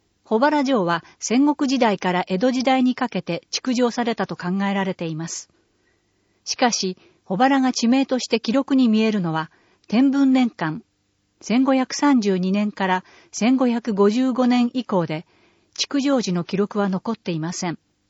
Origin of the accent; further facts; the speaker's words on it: Tennessee, United States; now in Japan; 特に私の出身であるテネシー州では春夏秋冬が明瞭なので、秋の木々の色、冬の雪、春の美しいお花や夏の厳しい暑さで育てられました。